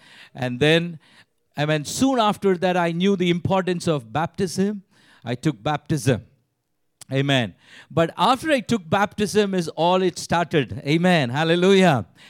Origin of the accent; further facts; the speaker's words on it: Bangalore, Karnataka, India; ഞങ്ങൾ ജനിച്ചു വളർന്നത് ബാംഗ്ലൂർ എന്ന് പറയുന്ന ഒരു പട്ടണത്തിലാണ്. And we were raised there